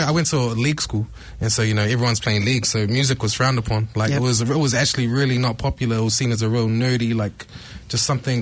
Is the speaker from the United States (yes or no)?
no; Grey Lynn, Auckland, New Zealand; Just, like, we're from Grey Lynn.